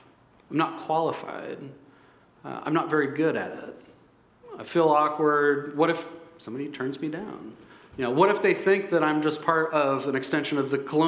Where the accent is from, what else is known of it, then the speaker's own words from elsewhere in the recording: United States; I remember some of my passions before I met Jesus were to be rich and famous, because I'm an American, of course.